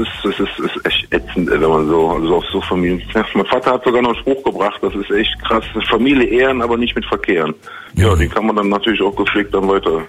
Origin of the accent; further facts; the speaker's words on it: Langenfeld, North Rhine-Westphalia, Germany; born there; der kommt auch aus Langenfeld wie ich, aus meiner Geburtsstadt.